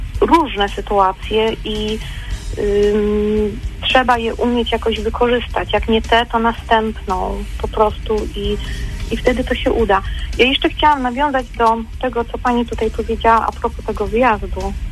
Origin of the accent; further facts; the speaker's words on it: Opole, Opole Voivodeship, Poland; nie tak jak u nas w Opolu wszyscy zobaczą, się ubrała tak dziwnie i w ogóle takie miasto, prowincja.